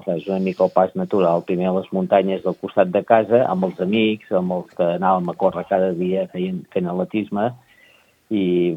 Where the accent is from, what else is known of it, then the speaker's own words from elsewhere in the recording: Sant Hilari Sacalm, Catalonia, Spain; jo sóc de Sant Hilari, Sant Hilari Sacalm, i és al mig de les Guilleries i hi ha muntanyetes allà